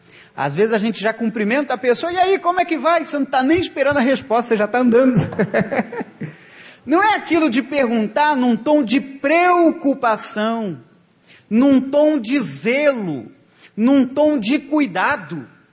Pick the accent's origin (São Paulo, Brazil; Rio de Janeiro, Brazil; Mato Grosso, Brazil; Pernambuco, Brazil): Mato Grosso, Brazil; Oh, lá para minha terra tem muito. A gente chama lá na minha terra, em Mato Grosso, de águas quentes.